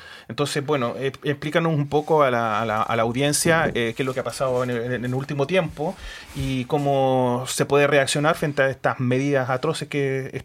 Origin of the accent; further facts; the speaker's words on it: Chile; Iván es colombiano, yo soy chileno.